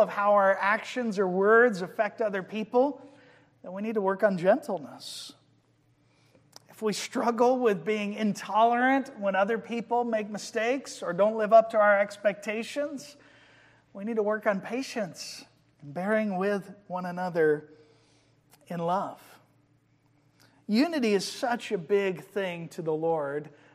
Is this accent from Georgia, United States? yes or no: yes; Georgia, United States; And I grew up in Georgia, where there are grass and water and lakes and trees everywhere.